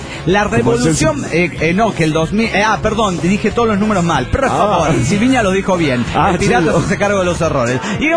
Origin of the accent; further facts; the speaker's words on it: Pénjamo, Guanajuato, Mexico; de Pénjamo en Guanajuato, México.